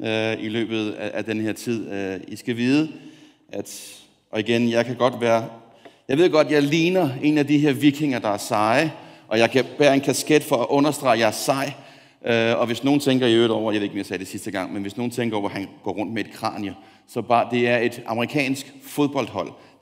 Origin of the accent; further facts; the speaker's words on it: Copenhagen, Capital Region of Denmark, Denmark; Jeg kommer fra København.